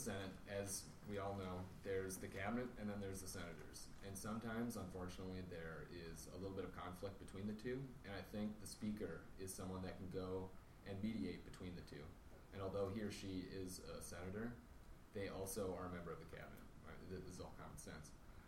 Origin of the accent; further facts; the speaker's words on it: Cold Spring, Minnesota, United States; I'm from Cold Spring, Minnesota. I'm a member of the Minnesota Army National Guard